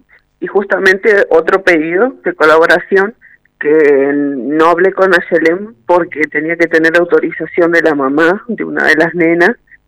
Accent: Buenos Aires, Argentina; Vengo de Buenos Aires con mucha necesidad

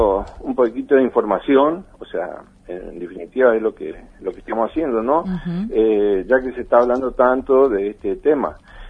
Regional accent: Puerto Iguazú, Misiones, Argentina; porque somos de Iguazú, siempre nos pasa lo mismo

